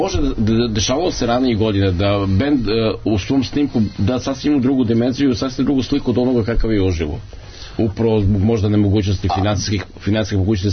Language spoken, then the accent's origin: Serbian; Serbia; kod nas u Srbiji